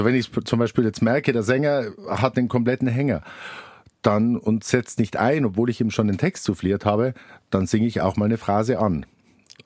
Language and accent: German; Innsbruck, Tyrol, Austria; Genau, ich bin gebürtiger Innsbrucker und habe dort dann studiert